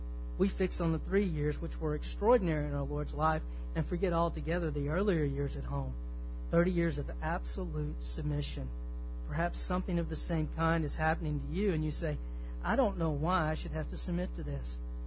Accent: Texas, United States; accent: twang; You know, I've grew up in the South, and you can tell from my twang, man, I'm from East Texas, and man, I love Texas.

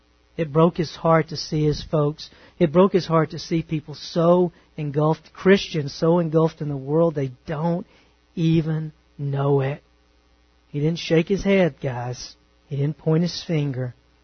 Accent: Texas, United States; Now, I grew up in East Texas, as you guys know, and my speech betrays me numerous times.

